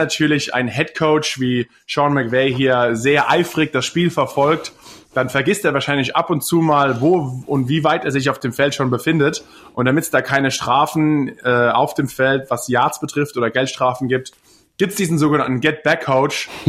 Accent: Germany; now in United States; ich komme aus Deutschland

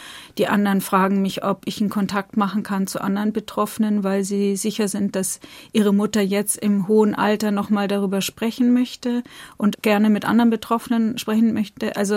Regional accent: Bavaria, Germany; Ich komme ja aus Oberbayern

